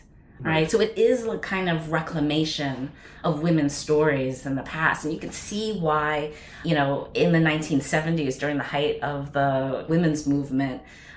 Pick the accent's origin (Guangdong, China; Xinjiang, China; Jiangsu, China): Guangdong, China; Taishan; So this is the southern part of China in Guangzhou, in the Guangdong province. I'm from Toisan, and I'm pretty sure she's also from Toisan.